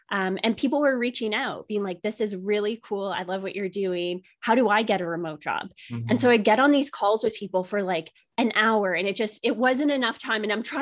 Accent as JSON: {"language": "English", "country": "Canada", "tie": "born or raised there", "said": "I grew up in a very traditional, I led a very traditional life. I'm from Canada, a small town in Canada."}